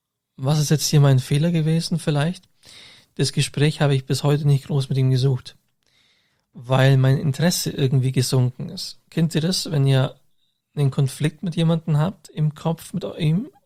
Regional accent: Augsburg, Bavaria, Germany; Und vielleicht suche ich nicht so direkt die Kontakt zu den Augsburger Leuten, also von meiner Heimatstadt.

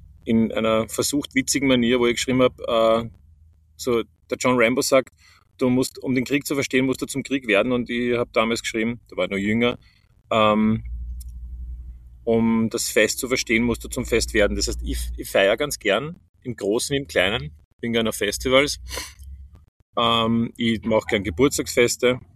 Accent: Vienna, Austria; Ich bin selber aus Wien

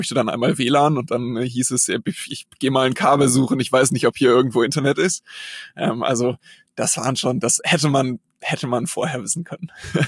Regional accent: Germany; born there; also born or lived in Switzerland / Sweden; now in Hamburg, Germany; Also ich bin geboren in Deutschland, ich war zwischendrin in der Schweiz 5 Jahre, war dann nochmal in Deutschland in der Nähe von Düsseldorf, dann war ich 7 Jahre in Schweden, da habe ich Abitur gemacht, bin zum Studium zurück nach Hamburg gekommen und dann hier so ein bisschen hängen geblieben

